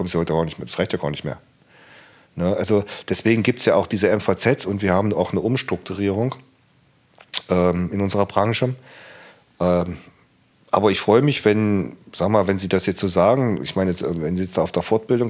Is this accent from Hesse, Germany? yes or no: no; Saxony-Anhalt, Germany; ich komme ja aus dem Harz, aus dem Land, und ich bin öfters oben im Nordharz, also Beinstedt, Suderode oder Gernrode oder Quedlinburg